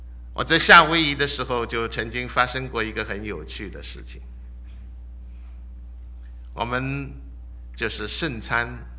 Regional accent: China; 当时的人不懂得像我们中国人这么养生，要把水煮热了来喝

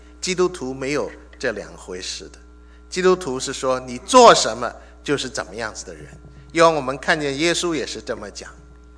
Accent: China; 我觉得这句话特别是跟我们中国人讲的，因为我们中国人常常说什么

